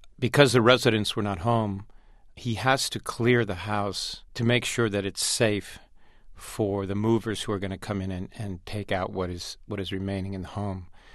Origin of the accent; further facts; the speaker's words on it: United States; It's my home. I'm an American.